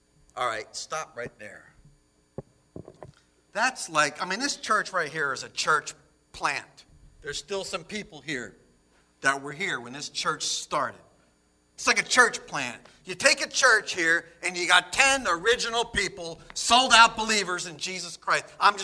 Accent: New Jersey, United States; I mean, I grew up in New Jersey, late 60s.

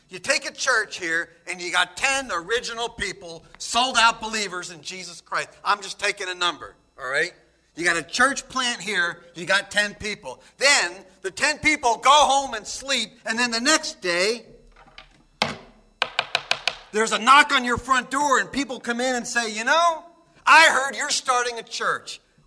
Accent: New Jersey, United States; I mean, I grew up in New Jersey, late 60s.

